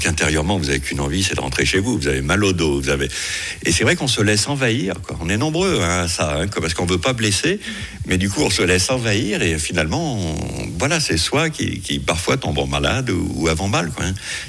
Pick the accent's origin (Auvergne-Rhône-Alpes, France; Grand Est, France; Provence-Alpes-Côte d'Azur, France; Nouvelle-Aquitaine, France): Auvergne-Rhône-Alpes, France; Lyon; Moi, je suis lyonnais, donc hein